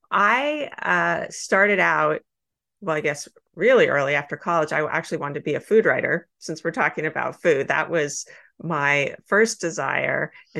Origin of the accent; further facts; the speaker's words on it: California, United States; also born or lived in New York; I'm a Californian originally, and I wanted to move back to California. I moved to LA, even though I'm from the Bay Area.